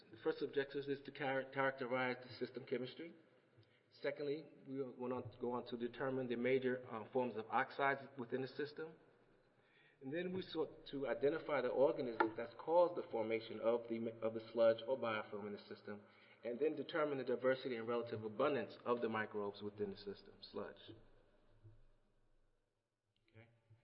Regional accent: New Jersey, United States; Unfortunately, I'm from New Jersey, and you can't see New Jersey because it's littered with Superfund sites.

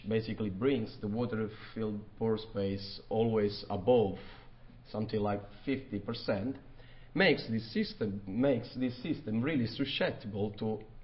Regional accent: Italy; English is a second language; now in Brisbane, Australia; I came from Italy, but I study at Queensland University of Technology in Australia, Brisbane.

